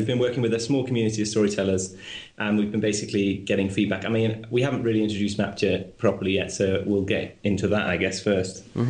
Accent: the north of England, United Kingdom; accent: British; now in Locarno, Switzerland; I grew up in England, so that's why they say I come from the north of England and why I have a British accent. But my family is entirely Swiss.

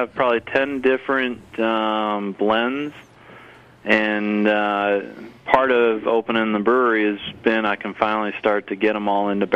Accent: California, United States; I grew up in California. I love hot food, Matt.

